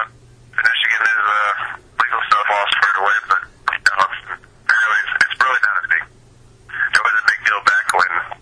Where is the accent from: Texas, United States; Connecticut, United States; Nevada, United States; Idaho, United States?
Nevada, United States; Las Vegas; Yeah, born and raised in Vegas, so...